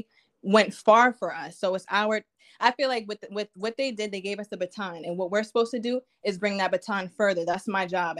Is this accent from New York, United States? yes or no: yes; Long Island, New York, United States; I'm from Long Island. I'm a teacher. Yeah. Shout out to Long Island.